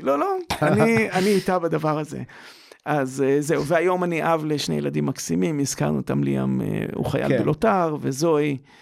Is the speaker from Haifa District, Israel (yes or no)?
yes; Haifa, Haifa District, Israel; אני מחיפה.